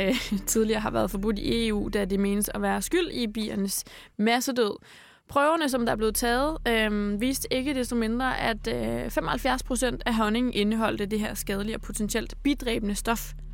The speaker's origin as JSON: {"language": "Danish", "town": "Læsø", "region": "North Denmark Region", "country": "Denmark", "said": "Jeg er fra Læsø."}